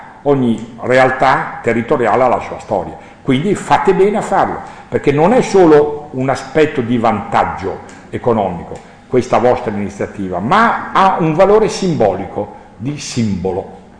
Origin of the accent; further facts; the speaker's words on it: Rimini, Emilia-Romagna, Italy; Io vengo da una città, io sono nato a Rimini, e i romagnoli sapete come sono fatti, sono tutti un po' anarchici